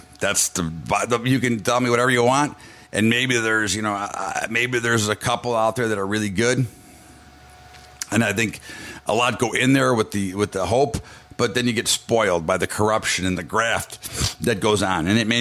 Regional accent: United States; Listen, I'm an American.

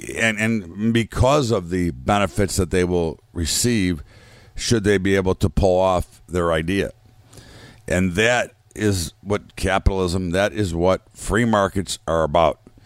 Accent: United States; I mean, again, I'm an American. I love America.

